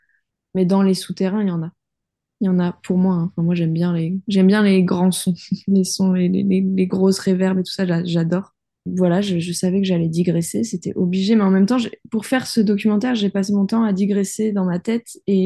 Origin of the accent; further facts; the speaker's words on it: Nouvelle-Aquitaine, France; je suis originaire du Périgord, et notamment du Périgord noir, qui regroupe beaucoup de cavités. Il y en a 8 000